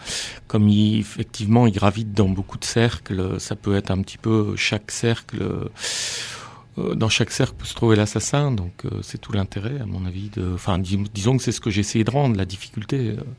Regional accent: Lille, Hauts-de-France, France; Oui, je suis né à Lille. J'habite Lambersart, mais et j'enseigne à Lillin. Donc, je connais quand même bien Lille. Quand même, je suis né dans le vieux Lille. Et bon, maintenant, ça fait 56 ans que j'y traîne mes guêtres.

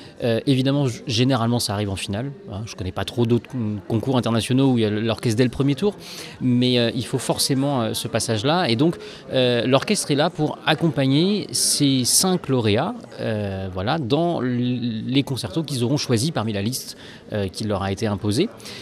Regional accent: Tours, Centre-Val de Loire, France; now in Paris region, France; moi j'habite sur la région parisienne, je viens de Tours à l'origine, donc pas du tout des Hauts-de-France

